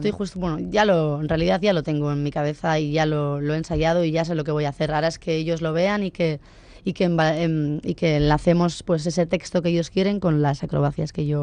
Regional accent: San Sebastián, Basque Country, Spain; yo soy de Donosti, y actuar

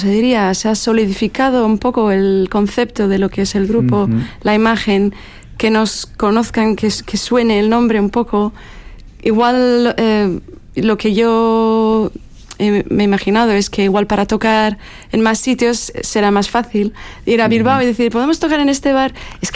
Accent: London, United Kingdom; Spanish is a second language; moved away as an adult; now in Vitoria, Spain; De Londres, sí.

